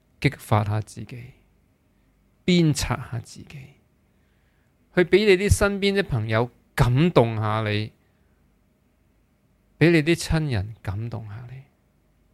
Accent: Hong Kong; 为什么我们香港人要这么要在这些时间去看一些这么仇恨啊

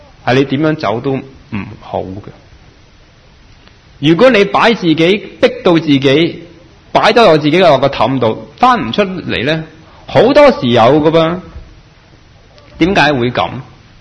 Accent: Guangdong, China; 六祖當然係南方人啦，佢哋係我哋廣東人

